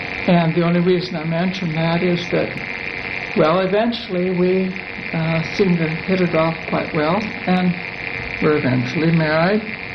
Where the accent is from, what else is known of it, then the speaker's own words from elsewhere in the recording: Alhambra, California, United States; I was born in Alhambra, California, which is very close to Los Angeles and also Pasadena, and one of two. I have an older sister, 2 years older, and lived most of my life in Alhambra.